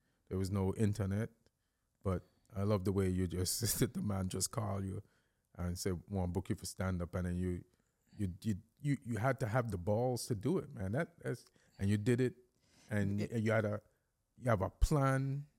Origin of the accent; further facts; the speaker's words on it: Jamaica; now in United States; It was after 17 years of being Jamaican. And I'm talking American all day thinking they can hear my American accent.